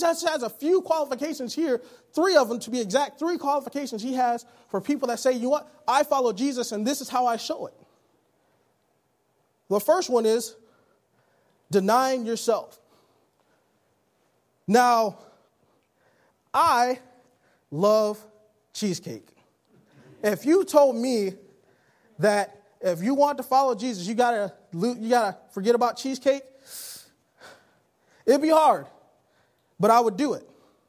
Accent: Detroit, Michigan, United States; Since I'm from Detroit, a lot of people think I follow the Detroit Lions.

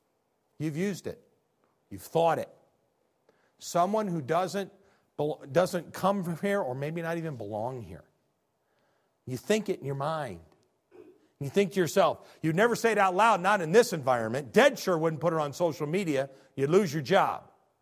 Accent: Illinois, United States; Now, I'm from Illinois.

